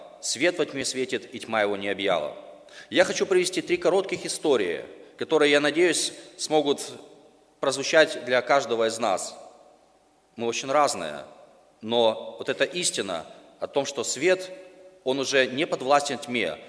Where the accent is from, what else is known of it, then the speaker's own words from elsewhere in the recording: Mykolaiv, Mykolaiv Oblast, Ukraine; Знаете, я уже говорил вчера, что я из Николаева. Николаев – это город кораблестроителей.